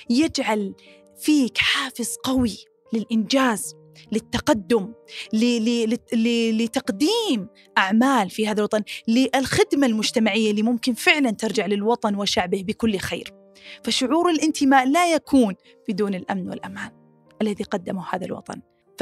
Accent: Saudi Arabia; فأول ما قلنا إنه من السعودية

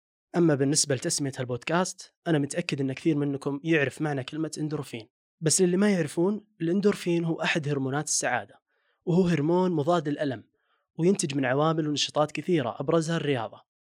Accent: Riyadh, Riyadh Province, Saudi Arabia; now in Al-Ahsa, Saudi Arabia; مهندس أمن وسلامة، نشأت وتربيت بالرياض، لكن بحكم عملي بأرامكو صرت من سكان الحسا.

